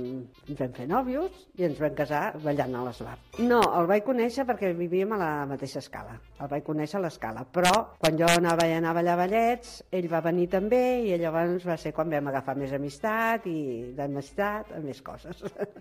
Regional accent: Barcelona, Catalonia, Spain; tinc 75 anys i soc de Barcelona. Visc a Sant Andreu

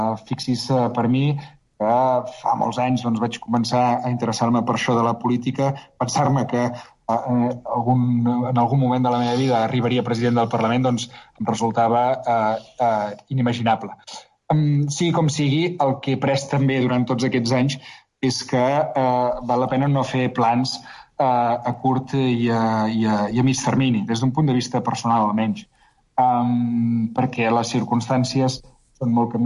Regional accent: Sarrià de Ter, Catalonia, Spain; Sarrià de Ter és el meu poble, és la meva bombolla. És on encara em diuen nen pel carrer

